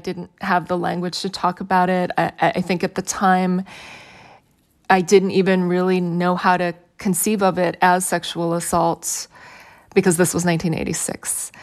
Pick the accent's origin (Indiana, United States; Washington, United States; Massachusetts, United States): Washington, United States; Chehalis; experiences like this sort of accumulated over the time that I grew up in Chehalis